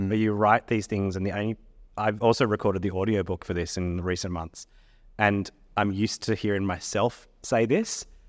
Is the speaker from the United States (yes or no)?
no; Sydney, New South Wales, Australia; I'm from Sydney, and I married a wonderful Scottish man, and he's lived in Australia for the last 10 years that we've been together